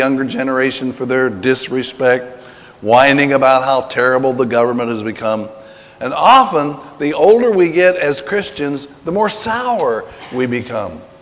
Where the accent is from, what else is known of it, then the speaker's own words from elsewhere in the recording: Kentucky, United States; even though I'm from Kentucky and even though I'm an old man